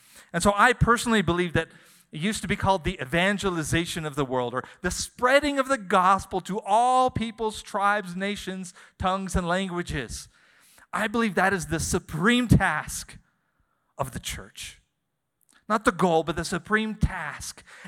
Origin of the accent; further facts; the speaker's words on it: Shoshone, Idaho, United States; As Pastor Greg said, I'm born and raised in Shoshone, Idaho. You know, so yeah, I grew up pig wrestling, all those weird southern Idaho traditions, but did not grow up in church.